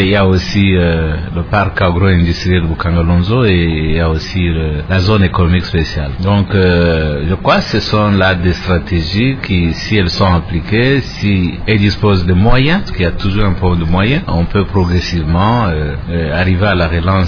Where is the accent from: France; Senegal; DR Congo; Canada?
DR Congo; nous devons nous mobiliser en tant que Congolais.